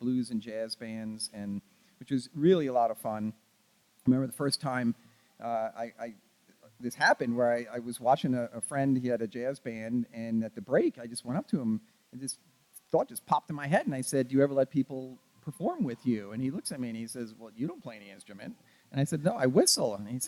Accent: Long Island, New York, United States; I grew up on Long Island in New York.

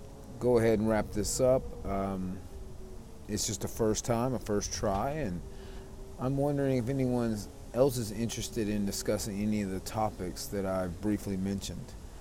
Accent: South Carolina, United States; now in China; To introduce myself, I'm originally from South Carolina. That's in the southern United States.

